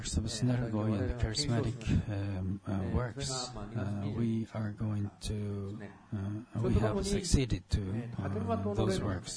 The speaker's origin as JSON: {"language": "English", "town": "Omori", "region": "Tokyo", "country": "Japan", "said": "And Pastor Okawa is born in Omori, and I'm from Omori too."}